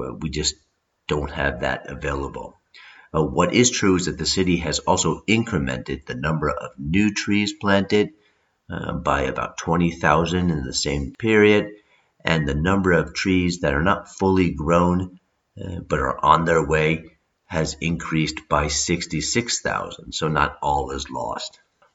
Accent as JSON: {"language": "English", "region": "Connecticut", "country": "United States", "tie": "born or raised there", "lives_now": "Mexico", "said": "Now, I was impressed by that because that was nearly 10 years before my hometown back in Connecticut was founded."}